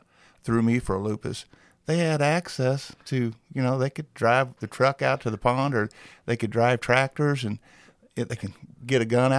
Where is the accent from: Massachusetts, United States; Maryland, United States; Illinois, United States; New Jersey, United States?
Illinois, United States; Calhoun; now in Jerseyville, United States; just growing up in Calhoun, but being in, you know, almost 40 years here in Jerseyville